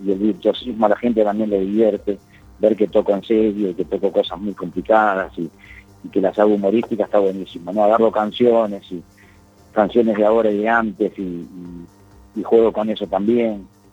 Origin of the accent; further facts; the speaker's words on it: Montevideo, Uruguay; Yo soy del barrio sur de Montevideo.